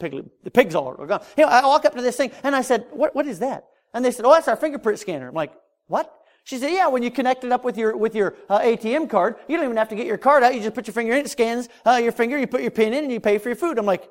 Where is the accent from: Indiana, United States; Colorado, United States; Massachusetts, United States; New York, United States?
Colorado, United States; I'm not from the South. You know, Safeway, Albertsons, King Supers back in Colorado.